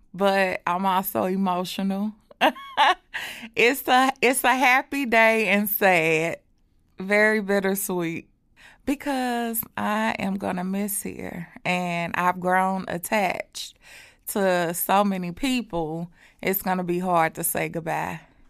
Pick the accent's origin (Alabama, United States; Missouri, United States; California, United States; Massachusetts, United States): Missouri, United States; St. Louis; I am 37 years old, and I am from St. Louis, Missouri.